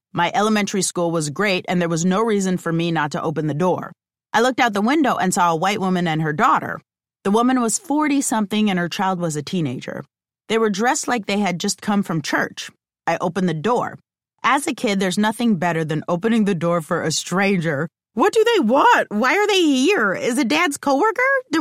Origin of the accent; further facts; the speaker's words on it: Omaha, Nebraska, United States; It was the best way to learn, and unfortunately, a necessary thing growing up in Omaha.